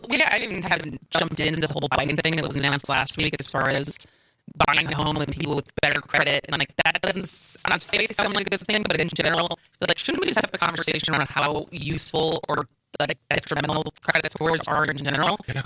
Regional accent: Madison, Wisconsin, United States; I grew up in Madison, and I literally had a conversation with my mom this weekend, who they live in Wisconsin Rapids

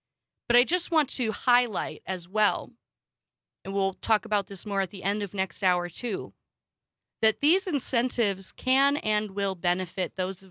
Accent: Wausau, Wisconsin, United States; also born or lived in Stevens Point; now in Tennessee, United States; I was born in Stevens Point. I grew up for the first 10 years of my life near the UP border. Grew up the next almost a decade of years in Wausau.

